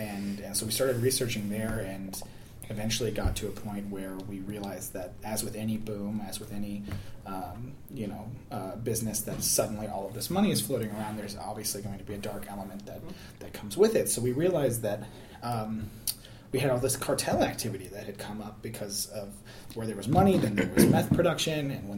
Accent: North Dakota, United States; which I hadn't really spent a whole lot of time in, even growing up in North Dakota.

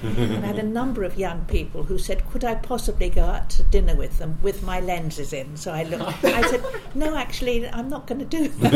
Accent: England, United Kingdom; and I knew, being English, I know that the Queen is she's such an iconic figure

